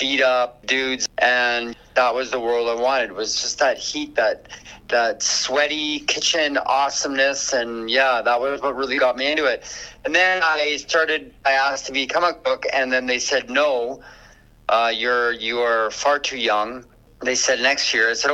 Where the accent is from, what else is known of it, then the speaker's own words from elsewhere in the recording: Edmonton, Alberta, Canada; I am from the Miskolcik Enoch Cree tribe out of Edmonton, Alberta